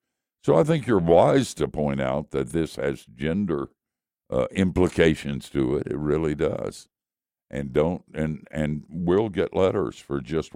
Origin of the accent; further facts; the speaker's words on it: Asheville, North Carolina, United States; I was a part of a Bible study with a lady in my hometown, which is Asheville, North Carolina.